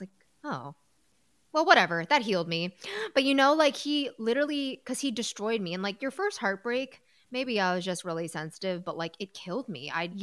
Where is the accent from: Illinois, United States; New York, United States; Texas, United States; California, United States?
Illinois, United States; Chicago; I grew up in Chicago. I went to a city school.